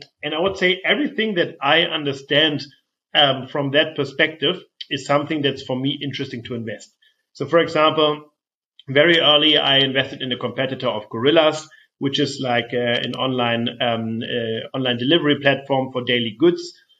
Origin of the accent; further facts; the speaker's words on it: Flensburg, Schleswig-Holstein, Germany; I come from Flensburg in northern Germany. Flensburger Pilsner is something that I grew up with.